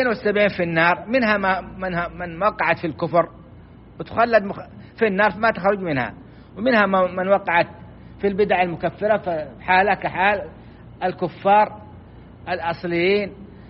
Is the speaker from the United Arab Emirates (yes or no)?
no; Saudi Arabia; بلادنا السعودية